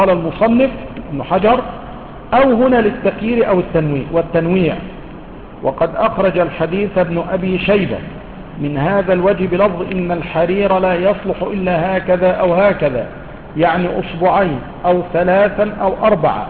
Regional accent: Egypt; وما يسمى عندنا في مصر بهذا الثوب حرير

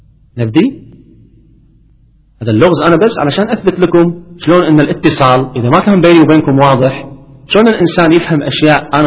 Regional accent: Kuwait; وقلنا للناس عندنا في الكويت، يا ناس اللي يحب يعطي هدية حق أمه

